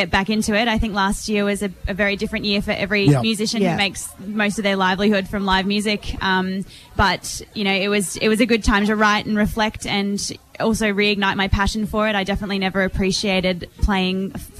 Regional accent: Mullumbimby, New South Wales, Australia; Yeah, well, I grew up in Mullumbimby, but my family is from the Kulin Nation, and I'm also in the process of kind of tracking down the exact roots of my maternal line

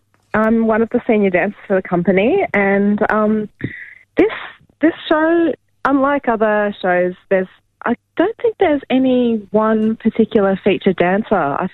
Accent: Melbourne, Victoria, Australia; also born or lived in Brisbane; I was born in Brisbane and raised in Melbourne. And my mob's the Tagalog and Kutcha people from northwest Queensland, near Normanton and Croydon.

